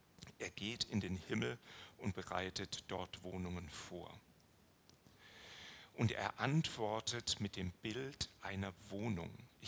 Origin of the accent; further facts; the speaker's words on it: Baden-Württemberg, Germany; Ich bin im Schwarzwald groß geworden